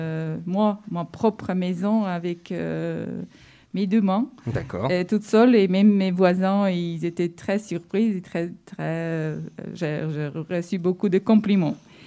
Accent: Russia; French is a second language; now in France; je suis de la Russie. J'ai vécu ma vie, mes dernières 8 ans ici en France

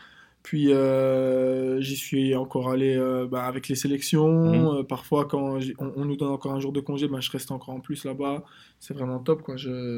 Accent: Belgium; Ils sont venus carrément jusqu'en Belgique, jusque chez mes parents. Ils sont venus chez moi en Belgique.

